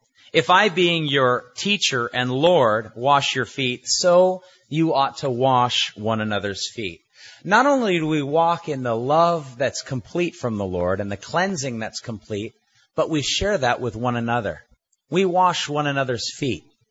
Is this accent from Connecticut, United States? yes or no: no; North Shore, Hawaii, United States; also born or lived in Wahiawa; Of course, I was born in Wahiawa and raised on the North Shore, so anything like a car wash would be exciting.